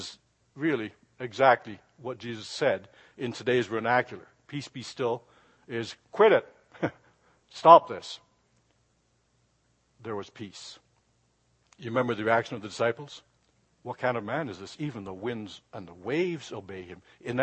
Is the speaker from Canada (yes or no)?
no; Jamaica; I grew up in Jamaica and I know donkeys.